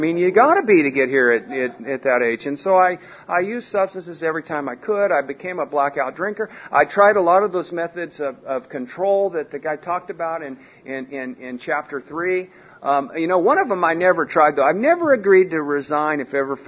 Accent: San Diego, California, United States; because as a kid growing up in the 70s down in Ocean Beach

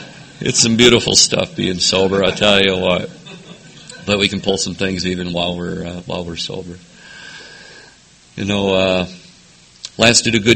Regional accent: Los Angeles, California, United States; born there; I was born in East L.A., Los Angeles, at the White Memorial Hospital.

